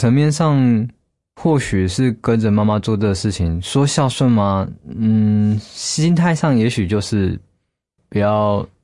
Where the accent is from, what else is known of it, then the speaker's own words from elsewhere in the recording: Taichung, Taiwan; 我出生在台中，然后从小是住在台中后火车站那边。那边其实我觉得算是蛮传统的一个地方